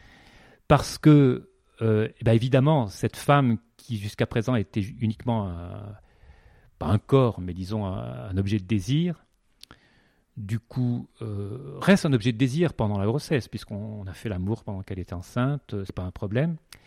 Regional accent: Paris, Île-de-France, France; quand on est parisien, qu'on a des enfants qui sont dans la pièce juste à côté

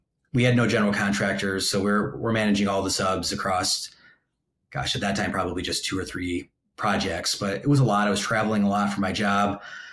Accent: Michigan, United States; But I grew up here in Michigan, kind of on the opposite end of the state in a rural farming, working class community.

